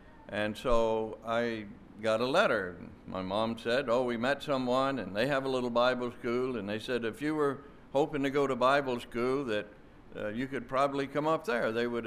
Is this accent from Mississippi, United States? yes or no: yes; Sardis, Mississippi, United States; 30 years later, I am back in my hometown at Sardis, Mississippi.